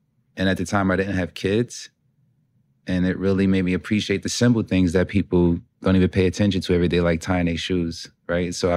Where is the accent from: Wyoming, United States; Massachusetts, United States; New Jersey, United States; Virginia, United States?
New Jersey, United States; Newark; Growing up in Newark, these were the people that were in my community, friends and family members